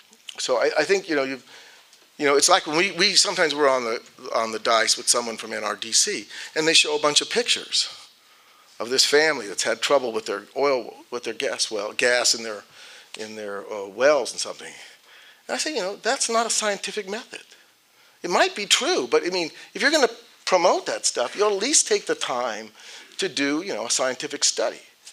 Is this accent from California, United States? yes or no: yes; Carmel, California, United States; born there; When I was a kid, I was born in Carmel, California. I used to go down to Santa Barbara as a kid.